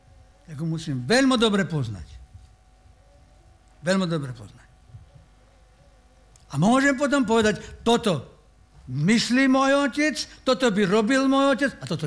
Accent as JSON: {"language": "Slovak", "town": "Petrovec", "region": "Vojvodina", "country": "Serbia", "also_born_or_lived": "Germany", "moved": "as an adult", "said": "Čiže ja pochádzam z Jugoslávie bývalej, už dneska není, a z obce, alebo z mestečka Petrovec."}